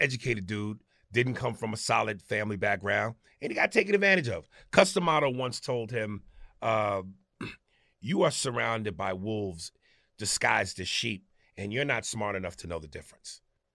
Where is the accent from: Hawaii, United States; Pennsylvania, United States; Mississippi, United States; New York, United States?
New York, United States; I wear the hat because I'm from New York